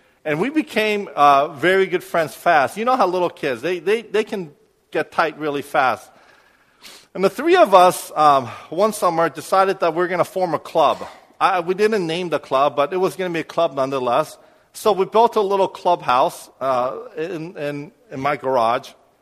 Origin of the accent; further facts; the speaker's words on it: Irvine, California, United States; I grew up in Irvine before Irvine was really Irvine. Irvine was still a small community.